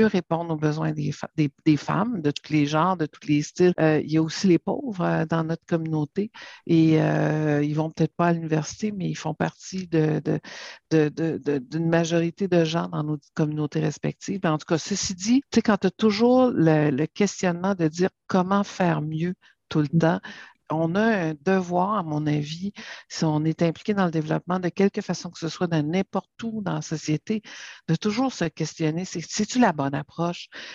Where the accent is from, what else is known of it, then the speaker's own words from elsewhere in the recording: Ontario, Canada; accent: Franco-Ontarian; je faisais vraiment un effort parce que le monde ne comprenait pas l'accent franc-ontari